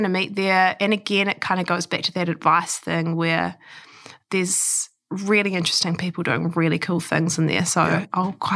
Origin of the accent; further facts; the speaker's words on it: Taranaki, New Zealand; born or raised there; also born or lived in Australia